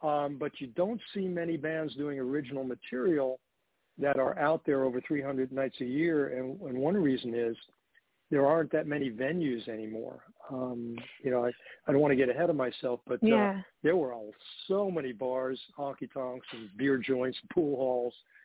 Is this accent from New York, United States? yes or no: yes; Brooklyn, New York, United States; And I grew up in Brooklyn, so there's no.